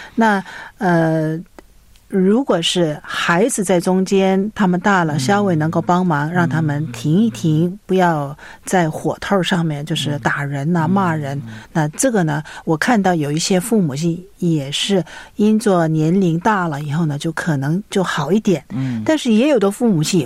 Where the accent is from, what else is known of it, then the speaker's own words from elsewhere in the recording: China; 我们中国人